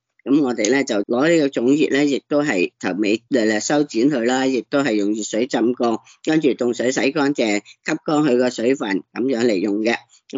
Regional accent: Guangdong, China; 咁其实咧，我哋广东人咧就白色嗰只尖嗰只糯米啊

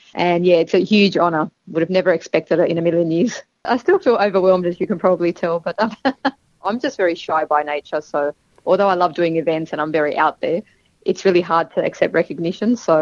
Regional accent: Australia; born there; first language Calabrese; we mainly spoke Calabrese in the house. So it was the first language I spoke, actually. So when I went to school, although I was born in Australia and my dad was born here, I was put in ESL because I was struggling with English.

